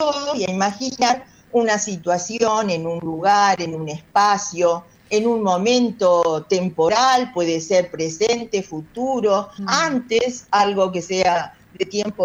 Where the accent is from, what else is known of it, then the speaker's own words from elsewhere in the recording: Paraná, Entre Ríos, Argentina; yo soy paranaense, entrerriana, soy de la Mesopotamia, rodeada de ríos